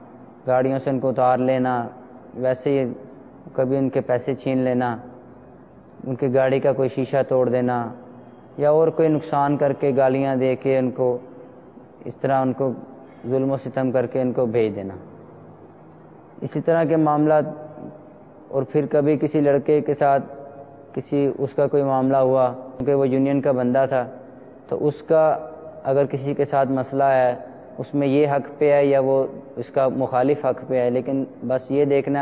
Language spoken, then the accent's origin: Urdu; Lahore, Punjab, Pakistan; اور میرا تعلق لاہور مرکز الاولیاء سے ہے۔ میرا تعلق ایک ایسے گھرانے سے ہے کہ جو شروع سے ہی مذہبی رجحان تھا جن کا۔